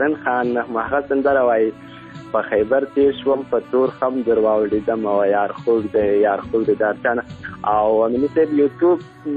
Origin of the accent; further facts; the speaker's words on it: Ghazni, Afghanistan; now in Helmand, Afghanistan; مونږ د هلمند نه یو، مونږ د غزنی یو، او دلته هلمند ته راغلي یو، یو څو کوره یو.